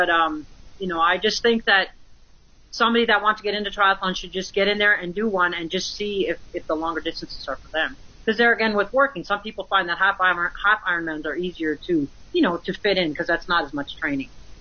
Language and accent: English; Michigan, United States; moved away as an adult; No, I grew up in Michigan. I left at the age of 19, and whenever I go back, it's not cold.